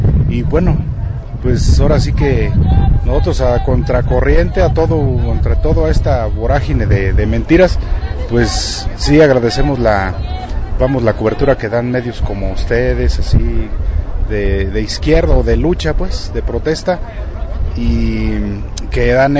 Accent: Puruándiro, Michoacán, Mexico; Venimos de Michoacán, de la región Puruándiro.

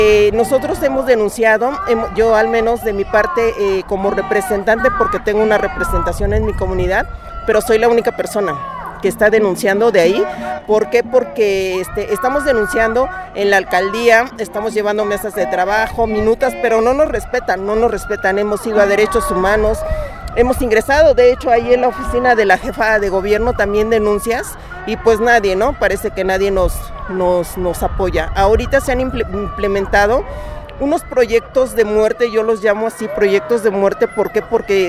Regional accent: Coajimalpa, Mexico City, Mexico; aquí en el ámbito de la lucha social, y vengo de Coajimalpa.

